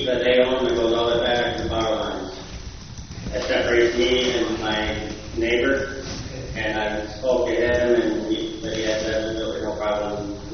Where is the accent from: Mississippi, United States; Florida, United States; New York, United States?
New York, United States; Hudson Falls; I moved up here from Hoosick. I originally grew up over in Hudson Falls, but I've been there for a while.